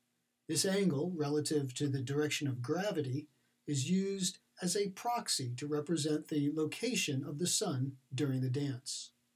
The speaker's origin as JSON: {"language": "English", "town": "Middlebury", "region": "Vermont", "country": "United States", "tie": "born or raised there", "said": "The path of totality just happened to encompass my hometown of Middlebury, Vermont, where some of my bee yards are located."}